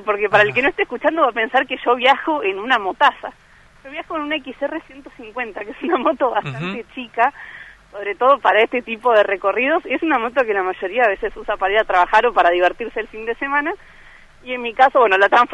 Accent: Cipolletti, Río Negro, Argentina; also born or lived in Neuquén; yo soy nacida en Neuquén Capital, pero me crié en Cipoletti, en Río Negro.

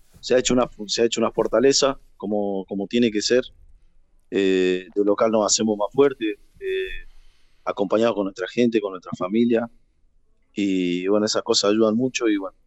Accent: Tucumán, Argentina; now in Neuquén, Argentina; Yo cuando yo llegué hace 2 años y medio, 3 acá a Neuquén, yo soy tucumano

